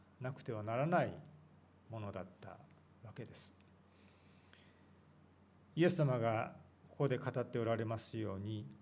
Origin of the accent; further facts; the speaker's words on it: Kagoshima, Japan; 私は子どもの頃、私は鹿児島の出身ですので、台風がよく来る場所でしたけれども